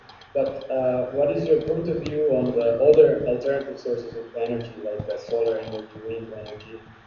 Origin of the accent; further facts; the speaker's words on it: Mexico; now in Singapore; I'm originally from Mexico. I came to Singapore 3 years ago